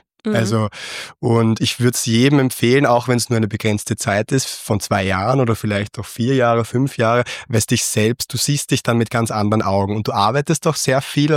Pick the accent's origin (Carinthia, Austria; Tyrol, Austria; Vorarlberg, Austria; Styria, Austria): Styria, Austria; now in Vienna, Austria; Ich bin ursprünglich Steirer und habe da irgendwie mein Interesse für die Politik und für die Vertretungsarbeit entwickelt.